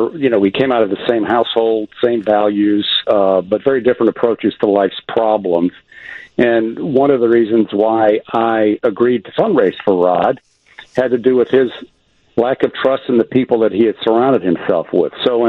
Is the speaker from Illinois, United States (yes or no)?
yes; Illinois, United States; Born and raised on the Northwest Side, went to public school, elementary school